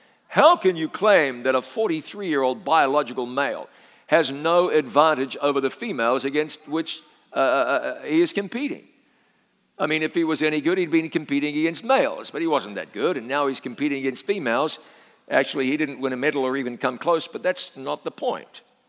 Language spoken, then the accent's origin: English; New Zealand; A biological male from my home country of New Zealand